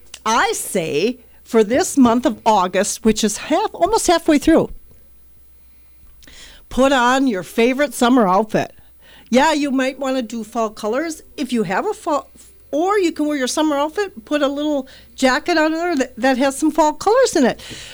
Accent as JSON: {"language": "English", "region": "Minnesota", "country": "United States", "said": "You know, we're from Minnesota, so we have to dress in layers. Right?"}